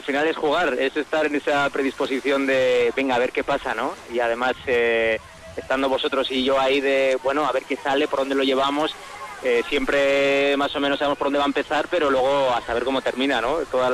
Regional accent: Vilafranca del Penedès, Catalonia, Spain; Mire, yo soy la Villafranca del Penedés.

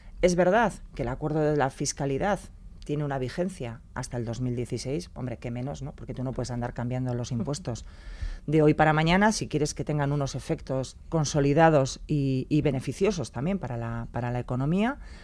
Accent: Basque Country, Spain; Yo no quiero elegir si soy vasca o española o europea. … con muchas capas

